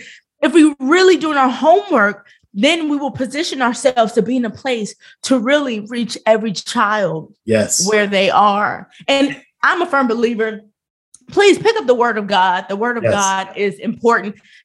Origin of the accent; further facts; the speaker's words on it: Chicago, Illinois, United States; now in Alabama, United States; So obviously I live in the Bible Belt, which is so much different. So I was from Chicago.